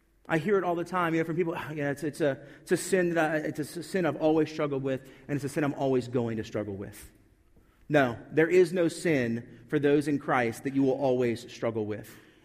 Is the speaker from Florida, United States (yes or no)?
no; Virginia, United States; It's true in the same way that I'm from Virginia, that my family came over in 1680